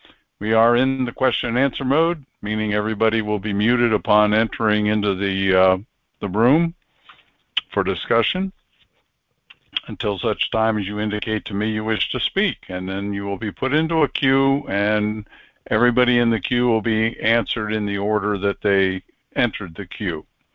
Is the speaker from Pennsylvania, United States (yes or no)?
yes; Pennsylvania, United States; I grew up in Pennsylvania, an Amish country, and there were areas in Pennsylvania where you could go and had a hard time understanding what people were saying.